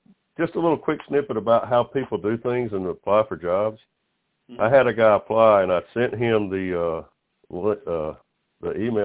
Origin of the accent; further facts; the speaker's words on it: the South, United States; Well, I'm from the South, man.